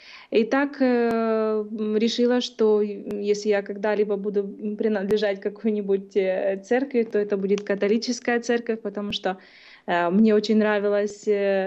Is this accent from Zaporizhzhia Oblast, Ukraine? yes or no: yes; Zaporizhzhia, Zaporizhzhia Oblast, Ukraine; moved away as an adult; now in United States; Я выросла в семье, которая не практиковала христианство. Родилась в Украине, в городе Запорожье, в очень простой семье. И произошло так в моей жизни, что в 18 лет я получила такую возможность, выиграла грин-карту, уехала в Соединенные Штаты.